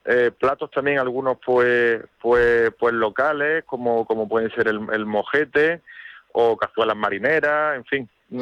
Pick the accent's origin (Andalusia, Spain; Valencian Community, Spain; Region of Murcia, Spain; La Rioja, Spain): Andalusia, Spain; Jaén; also born or lived in Nueva Carteya; now in Córdoba, Spain; yo que vengo, aunque soy de Nueva Cartella, pero me he criado en Jaén, ¿no? Esto tendría más, y ahora vivo en Córdoba